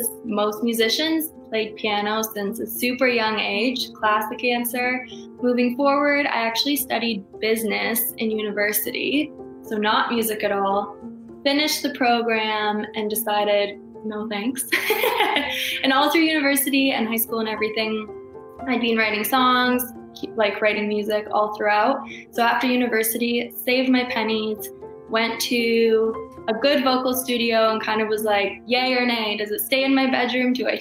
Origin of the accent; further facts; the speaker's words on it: Waterloo, Ontario, Canada; also born or lived in Toronto; now in Guelph, Canada; I grew up in Waterloo, Ontario, so not too far, actually.